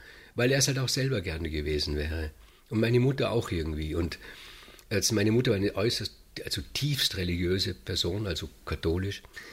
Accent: Vorarlberg, Austria; Bei uns in Vorarlberg gibt es eine Stadt, ein Dorf, Sulz.

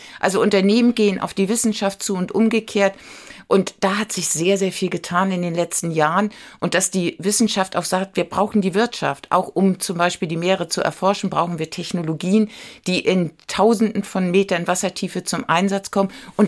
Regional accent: Lübeck, Schleswig-Holstein, Germany; Ja, ich komme aus Lübeck und ich brauche das Meer eigentlich immer auch urlaubsmäßig

